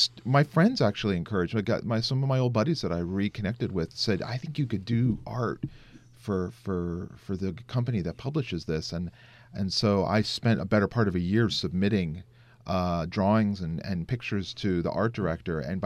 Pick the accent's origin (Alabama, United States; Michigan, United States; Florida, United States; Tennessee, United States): Florida, United States; Jupiter; And the story was this kind of path that I've taken as a kid growing up in Florida who liked to draw, who becomes, you know, best-selling, you know, children's book creator.